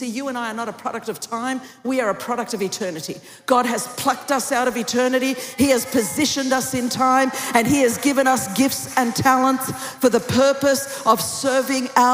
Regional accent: California, United States; now in Dallas, United States; I'm like from California. We do more than talk to bushes. But anyway, you're in Dallas now.

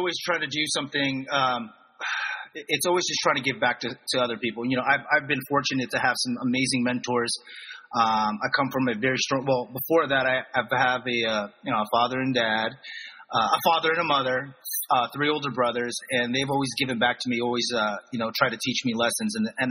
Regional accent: East Coast, United States; I'm originally from the East Coast, so it's, you know, it's tough, right?

